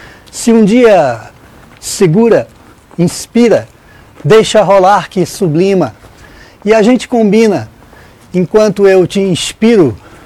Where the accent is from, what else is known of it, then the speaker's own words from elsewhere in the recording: Brasília, Federal District, Brazil; also born or lived in Maceió; eu sou de Brasília, né? Eu nasci em Maceió, mas sou criado em Brasília desde os 7 anos. Então, a minha cidade é ali.